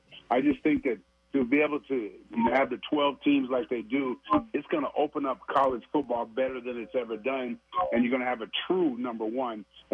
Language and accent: English; Texas, United States; It's great for Rutgers football and great for New Jersey because, see, I am from Texas, and most of my friends say, well, what colleges do New Jersey have?